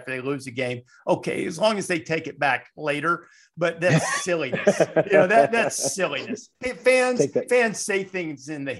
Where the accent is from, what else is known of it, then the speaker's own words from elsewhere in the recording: the South, United States; I mean, I grew up in the South.